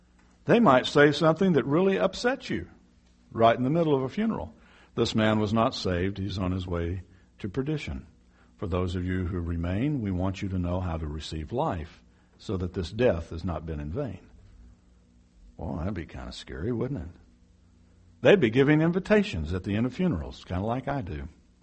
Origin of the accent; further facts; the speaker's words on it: Texas, United States; I have more in common as a Texan with a guy from the Ukraine who's a Christian than I do from another Texan who doesn't know Jesus.